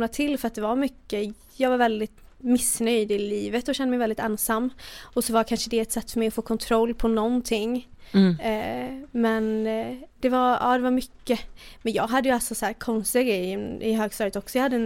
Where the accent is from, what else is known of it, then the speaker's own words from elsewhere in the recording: Borås, Västra Götaland County, Sweden; also born or lived in United States; Jag är uppväxt i Borås, sen bodde jag i USA i 2,5 år.